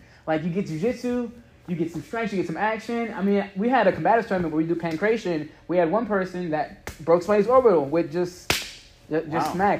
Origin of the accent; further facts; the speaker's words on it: New York, United States; I'm a New Yorker through and through. You know, that's where I came up at.